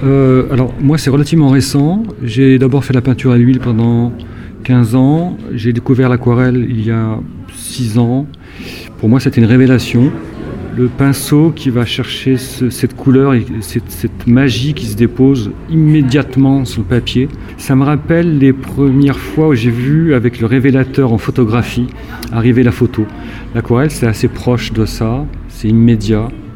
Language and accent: French; Paris, Île-de-France, France; parce que moi, je suis juste à côté, je suis de Ménilmontant.